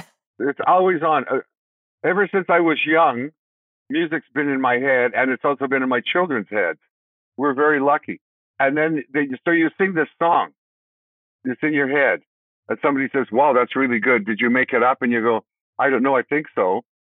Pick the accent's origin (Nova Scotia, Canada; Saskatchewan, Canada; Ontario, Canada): Saskatchewan, Canada; Saskatoon; Oh, by the way, we grew up in Saskatoon.